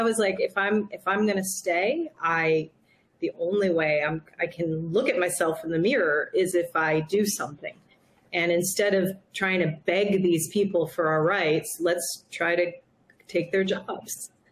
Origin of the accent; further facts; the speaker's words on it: New York, United States; born there; I was born in New York State. I've been in New York City 20 years.